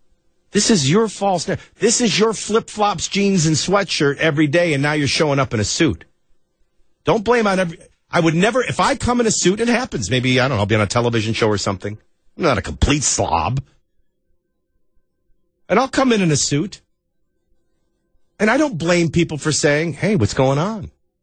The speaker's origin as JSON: {"language": "English", "town": "Nashville", "region": "Tennessee", "country": "United States", "said": "from Nashville, Tennessee, where I'll have to finagle traffic."}